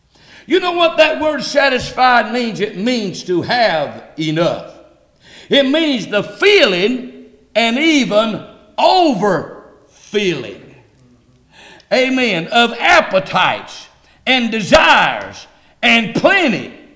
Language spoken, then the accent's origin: English; North Carolina, United States; Okay, I forgot I'm from North Carolina.